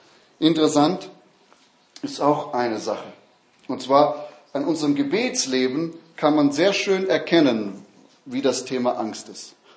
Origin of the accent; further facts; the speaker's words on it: Stuttgart, Baden-Württemberg, Germany; Nun, ich bin in Stuttgart aufgewachsen, das ist eine Großstadt.